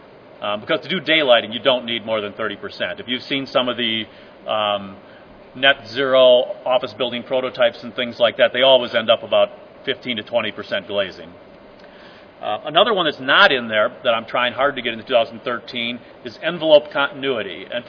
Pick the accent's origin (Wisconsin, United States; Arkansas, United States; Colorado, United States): Wisconsin, United States; I'm from Wisconsin, so everybody I know is in climate zone A, which means moist.